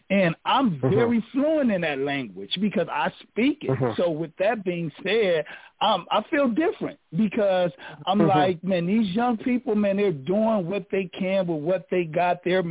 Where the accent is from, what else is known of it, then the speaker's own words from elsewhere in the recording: Watts, California, United States; even growing up in, you know, the inner city, growing up in Watts, like that whole energy, it was very difficult.